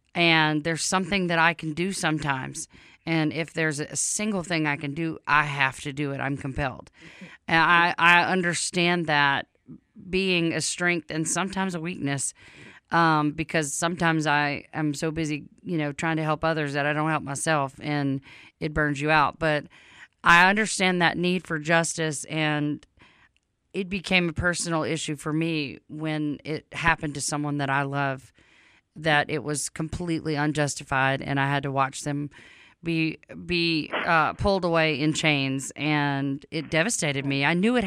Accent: Louisiana, United States; But I'm from Louisiana.

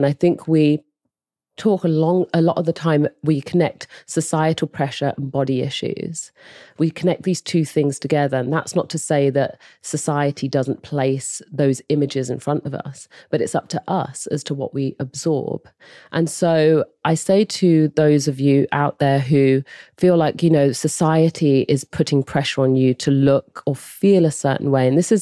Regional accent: England, United Kingdom

